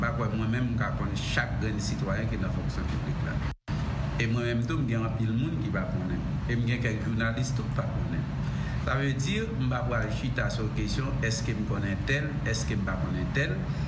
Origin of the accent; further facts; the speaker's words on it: Haiti; en tant que haïtien